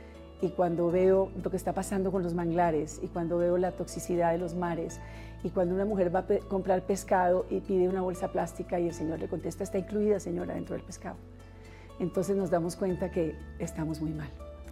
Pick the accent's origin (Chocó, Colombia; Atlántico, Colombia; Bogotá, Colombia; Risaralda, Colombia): Bogotá, Colombia; born there; Nací en Bogotá.